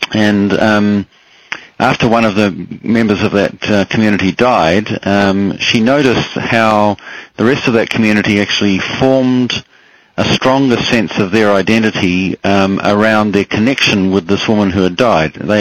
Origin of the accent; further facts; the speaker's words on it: New Zealand; I come from New Zealand